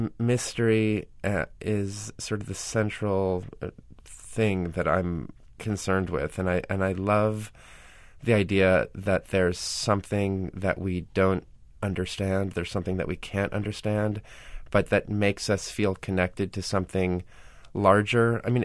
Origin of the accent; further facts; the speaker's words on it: New Jersey, United States; also born or lived in New York City, United States; My parents, we were raised in New Jersey. My parents hated New York.